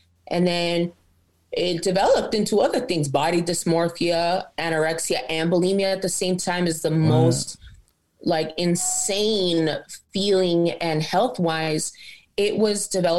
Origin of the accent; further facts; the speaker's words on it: Los Angeles, California, United States; So, you know, I'm born and raised in LA. I'm born and raised in South Central. Lived in a bunch of different parts of the barrio.